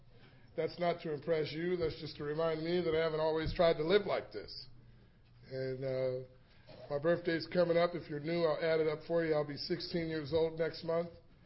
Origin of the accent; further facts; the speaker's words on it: Los Angeles, California, United States; I grew up in the Jordan Downs Housing Projects, which is a little community over on the other side of this one.